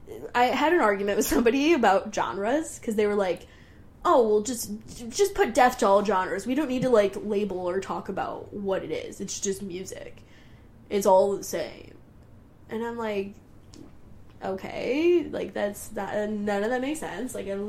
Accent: Detroit, Michigan, United States; You've lived so many places for being so young. I've only ever lived in Metro Detroit.

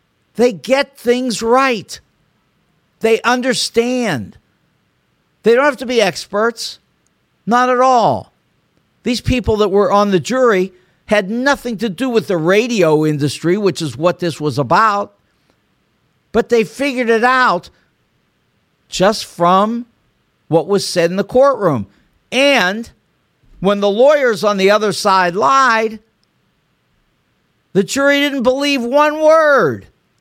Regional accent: United States; because this is the United States of America, and because I'm an American.

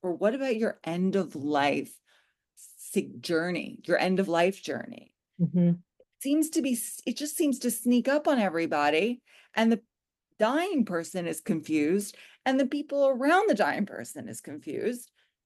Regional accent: United States; but I'm an American. So I'm going to talk about American culture, and I've been to Europe.

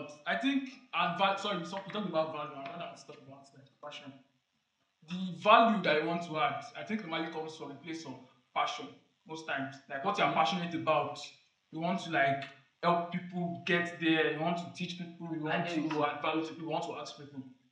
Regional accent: Nigeria; But as a Nigerian that we are, we will adapt, because we've already seen that our protest might not get to anything.

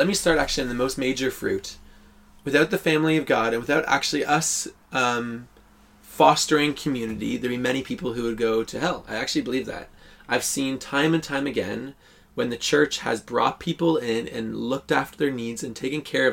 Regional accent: Orillia, Ontario, Canada; where we grew up in Orillia, there was a good traction of hunting

